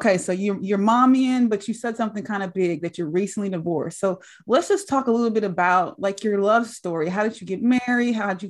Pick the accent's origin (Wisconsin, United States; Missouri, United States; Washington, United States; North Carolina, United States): Missouri, United States; Because I'm from Missouri, and some people say it's just Kansas City and St. Louis and all the stuff in the middle we don't care about.